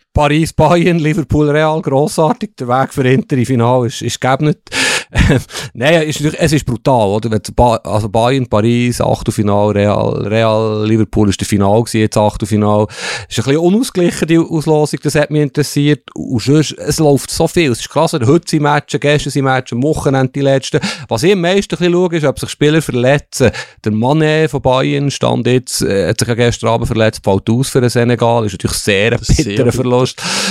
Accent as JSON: {"language": "German", "region": "Bern", "country": "Switzerland", "said": "Als Berner ist es ja besonders erstaunlich."}